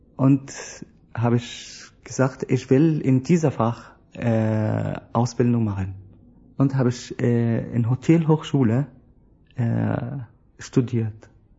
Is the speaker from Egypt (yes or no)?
yes; Alexandria, Alexandria Governorate, Egypt; Ich bin in Ägypten geboren, in Alexandria.